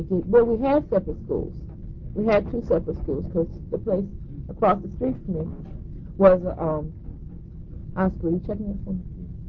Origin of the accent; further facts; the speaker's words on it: Culpeper, Virginia, United States; Well, that was different because I'm from Culpeper.